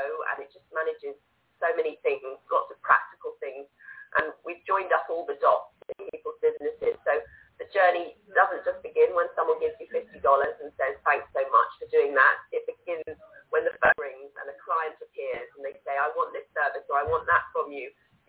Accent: United Kingdom; accent: British; so I hope you can work through my British accent and feeling a little bit sick

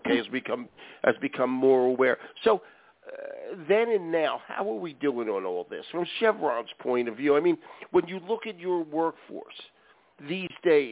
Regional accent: Philadelphia, Pennsylvania, United States; I grew up in Philadelphia

